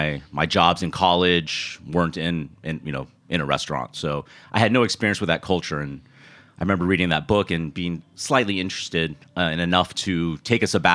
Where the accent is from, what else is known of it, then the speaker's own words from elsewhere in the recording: Houston, Texas, United States; also born or lived in Austin; I was born in Austin, but my formative years were spent in Houston. So growing up in Houston, spending a lot of time in the in Little Saigon, that strip, which when I was growing up was downtown Houston